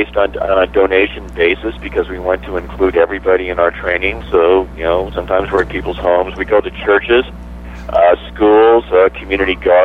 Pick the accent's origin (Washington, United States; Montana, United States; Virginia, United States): Montana, United States; We've actually been there a fair amount of times because we are based out of, we're from Montana.